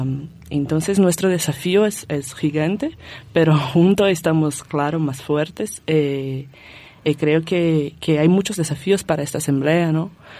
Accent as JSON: {"language": "Spanish", "country": "Brazil", "said": "vengo de Brasil"}